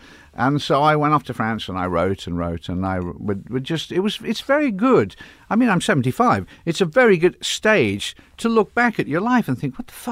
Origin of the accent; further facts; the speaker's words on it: England, United Kingdom; I'm English. I'll take anything that's going.